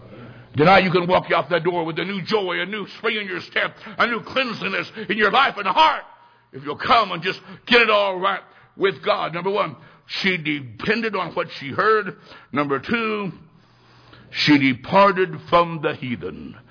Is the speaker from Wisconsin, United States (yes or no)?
no; Macomb, Illinois, United States; The town and church I grew up in Macomb, Illinois, had a wonderful Sunday school teacher.